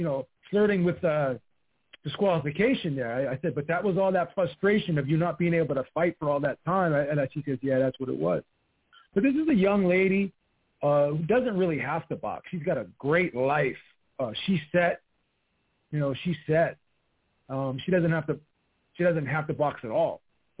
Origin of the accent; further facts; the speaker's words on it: Everett, United States; she's from my hometown of Everett, so I want to see someone from Everett make it.